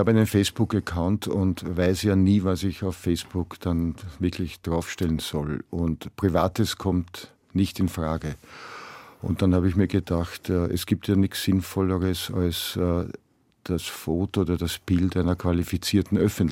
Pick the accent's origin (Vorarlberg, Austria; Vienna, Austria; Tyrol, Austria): Vienna, Austria; ich komme aus der Stadt, da gibt es keine Alpen, keine Almen, keine Lederhosen und ich bin Wiener